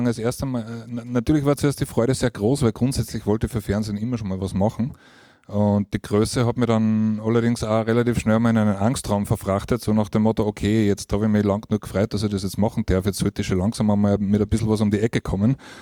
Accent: Steyr, Upper Austria, Austria; er war damals in Steyr, da wo ich herkomme

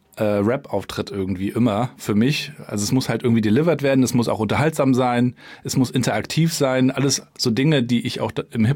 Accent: Rostock, Mecklenburg-Vorpommern, Germany; ich bin ja in der DDR noch aufgewachsen, in Rostock

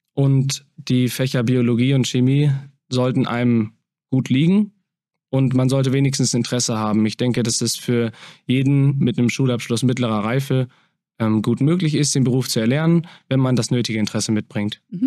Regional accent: Starnberg, Bavaria, Germany; Ich komme aus Starnberg

